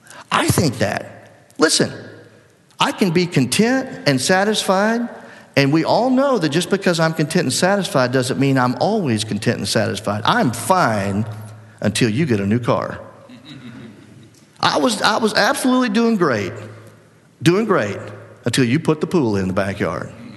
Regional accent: Mississippi, United States; If you're a person growing up in South Mississippi, like I was, without a father, like I had

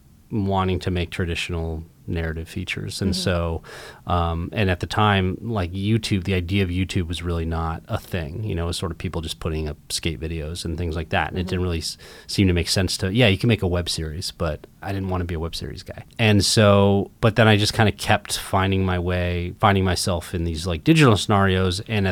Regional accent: Seattle, Washington, United States; now in New York, United States; I grew up in Seattle. I wanted to live in New York, you know, and I thought, oh, it might be better if I just move to New York

